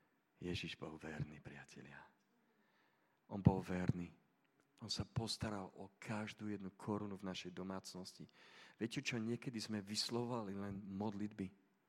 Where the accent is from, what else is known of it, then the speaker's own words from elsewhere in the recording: Trnava, Trnava Region, Slovakia; v Trnave, pretože pochádzam z Trnavy.